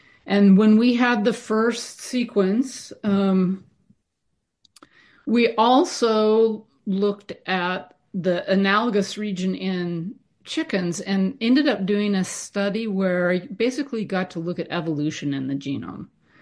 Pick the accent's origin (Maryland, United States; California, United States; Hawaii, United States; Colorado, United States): California, United States; I grew up in the Livermore Valley in California. And my granddad had a cattle ranch